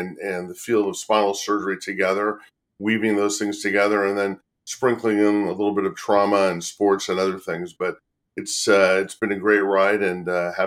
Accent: San Diego, California, United States; So I grew up in San Diego, California, actually, and, you know, had a pretty uneventful childhood

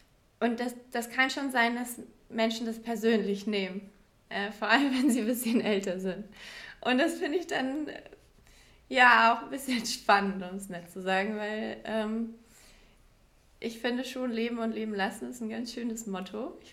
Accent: Bavaria, Germany; ich bin ja auch aus Bayern, vom Land. Da werden Traditionen ja bekannterweise groß geschrieben.

